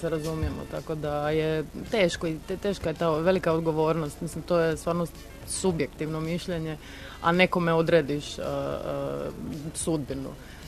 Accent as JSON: {"language": "Croatian", "country": "Croatia", "said": "jer sam došla iz Hrvatske, bila sam jedina iz istočne Europe i došla sam jedina bez agenta, bez ikoga"}